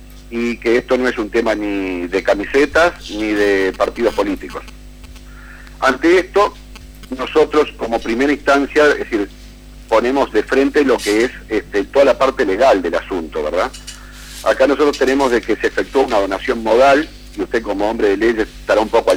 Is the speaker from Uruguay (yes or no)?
yes; Uruguay; somos todos los uruguayos que vivimos en este país.